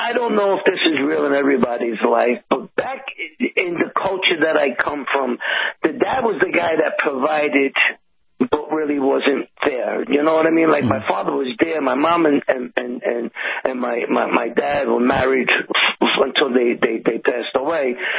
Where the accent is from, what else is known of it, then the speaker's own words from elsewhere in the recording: Brooklyn, New York, United States; I grew up in Brooklyn, New York. It was a tough neighborhood. It was called Bedford-Stuyvesant.